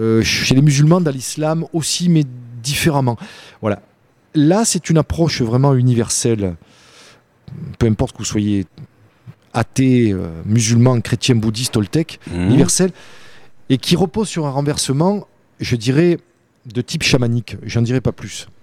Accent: Provence-Alpes-Côte d'Azur, France; trop bon, trop con, on dit chez nous en Provence.

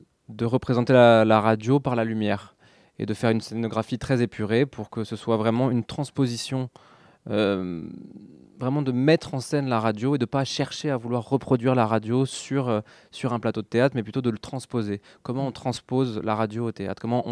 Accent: France; now in Belgium; moi je suis français quand même, mais ça fait 10 ans que je suis en Belgique. Donc, on va dire que c'est mon pays d'adoption.

